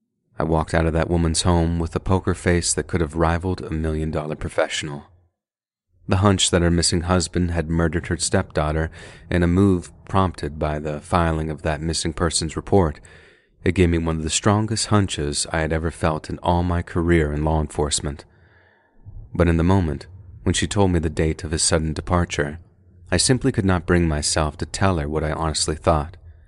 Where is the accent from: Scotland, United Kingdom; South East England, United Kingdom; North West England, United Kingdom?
North West England, United Kingdom; Widnes; I'm from Widnes in northwestern England